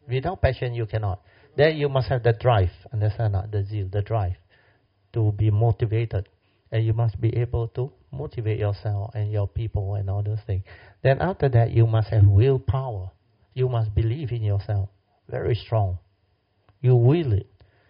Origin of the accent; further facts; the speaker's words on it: Alor Setar, Kedah, Malaysia; And my hometown, Alostar, I know one.